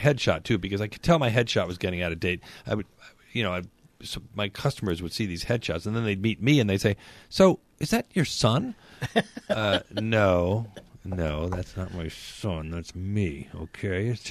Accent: Riverside, California, United States; I was born and raised in Riverside

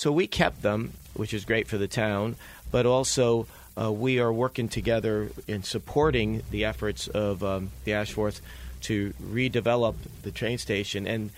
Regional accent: Cos Cob, Connecticut, United States; Growing up in Coscop, I wanted to play center field for the Yankees.

